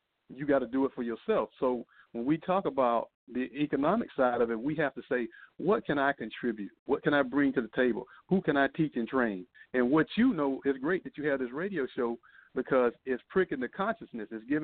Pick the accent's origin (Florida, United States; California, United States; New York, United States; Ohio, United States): Florida, United States; Tallahassee; I grew up in Tallahassee